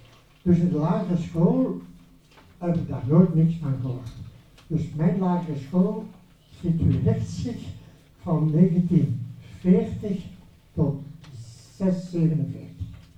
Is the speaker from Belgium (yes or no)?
yes; Brussels, Brussels-Capital Region, Belgium; En ik heb dan als Brusselaar kennis gemaakt met Limburg.